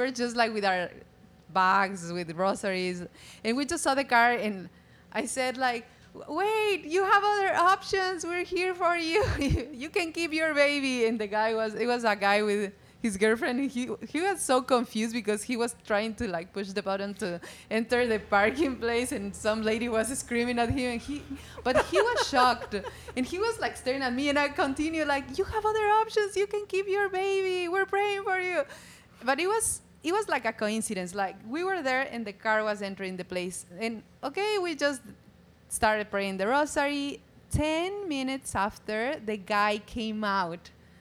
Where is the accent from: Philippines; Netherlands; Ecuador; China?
Ecuador; English is a second language; now in Hawaii, United States; I'm from Ecuador and moved to Hawaii last year.